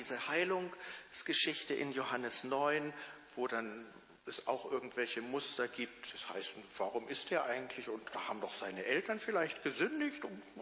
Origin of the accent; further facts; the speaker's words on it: Northern Germany, Germany; Ich komme ja aus Norddeutschland und da spricht man bisweilen etwas anders.